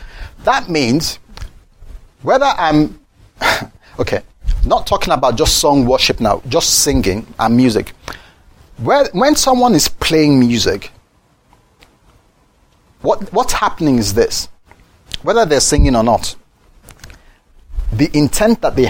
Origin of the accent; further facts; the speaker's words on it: United Kingdom; I know I almost died, but oh, I'm British and I don't really express my emotions.